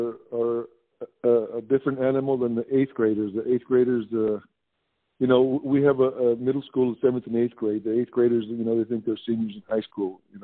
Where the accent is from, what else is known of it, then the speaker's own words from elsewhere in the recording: Mission, Texas, United States; I'm from Mission, Texas.